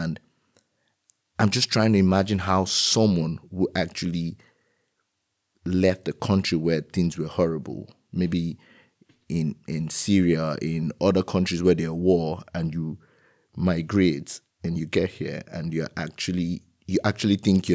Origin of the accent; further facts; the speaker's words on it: Nigeria; English is a second language; moved away as an adult; now in Germany; I came from Nigeria and I had to come with a blocked account of almost 10,000 euros